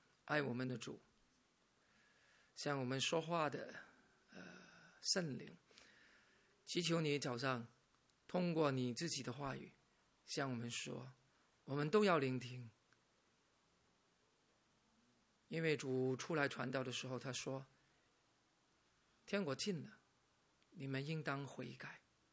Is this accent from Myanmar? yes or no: no; Hong Kong; moved away; 比如说我没有移民以前我是香港人。